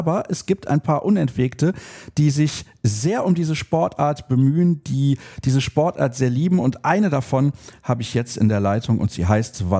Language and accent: German; Solingen, North Rhine-Westphalia, Germany; SG Solingen geholt, also dem Ort, wo ich aufgewachsen bin.